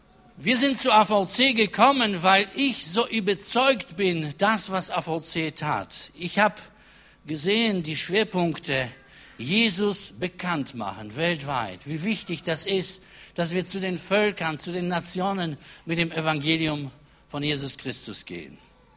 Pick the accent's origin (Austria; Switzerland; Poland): Poland; German is a second language; Wir kommen ursprünglich aus Polen, das merkt ihr wahrscheinlich.